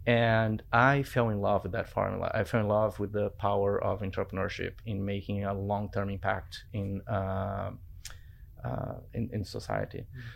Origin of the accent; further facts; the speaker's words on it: Brazil; So I always knew how privileged I was while growing up in Brazil.